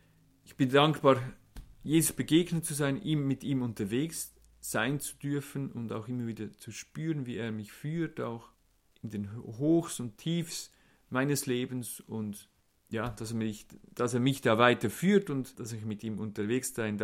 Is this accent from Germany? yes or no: no; Lucerne, Switzerland; Ich komme aus Kanton Luzern, war lange im Ausland, habe viele Erfahrungen auch im Ausland gemacht, bin dankbar, jetzt auch in der Schweiz zu sein.